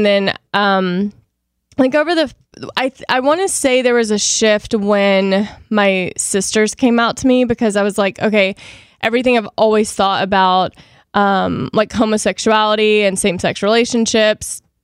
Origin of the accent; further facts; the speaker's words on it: the South, United States; Like I grew up in a very Christian culture. I grew up in the South.